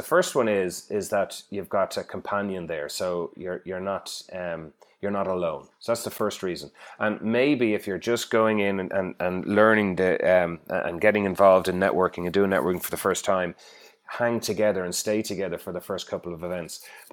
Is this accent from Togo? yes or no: no; Ireland; accent: Irish; now in Perth, Australia; I'm Irish from my accent.